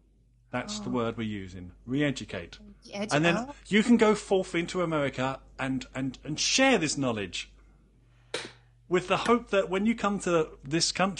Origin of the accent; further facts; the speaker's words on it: London, United Kingdom; Although I might be saying it like that just because I'm a Londoner